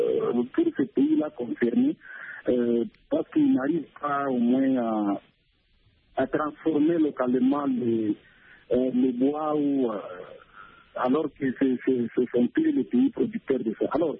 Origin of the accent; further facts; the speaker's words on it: Ituri, DR Congo; Par exemple, ici chez nous au Congo, quand vous allez à Mambasa, où il y a des forêts là